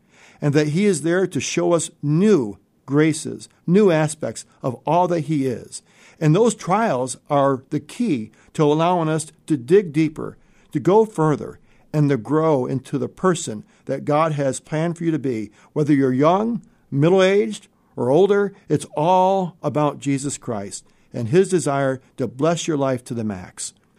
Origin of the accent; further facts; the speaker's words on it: North Syracuse, New York, United States; As a kid, I grew up in North Syracuse. We had a nice house with lots of room.